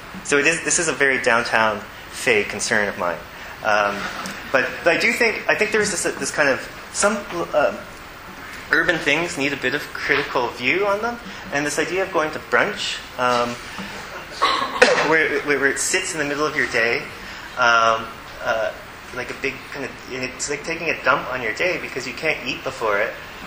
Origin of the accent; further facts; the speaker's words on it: Windsor, Ontario, Canada; Growing up in Windsor, looking across the city in Detroit, we would go over the bridge or tunnel